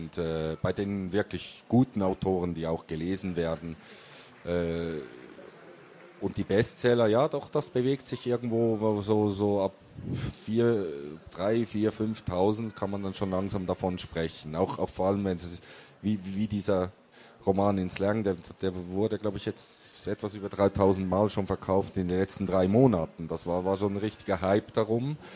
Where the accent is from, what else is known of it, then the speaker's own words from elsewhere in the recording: Switzerland; Als Schweizer spricht man eigentlich nie Deutsch in diesem umgangssprachlichen Ton.